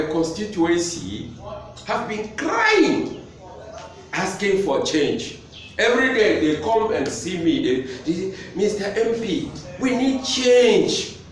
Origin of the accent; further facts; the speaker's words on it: Bafoussam, West, Cameroon; Moi, je viens de Bafoussa.